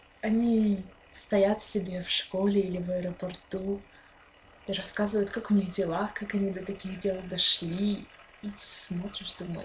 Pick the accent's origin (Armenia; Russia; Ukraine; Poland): Ukraine; мне 20 лет, я из Украины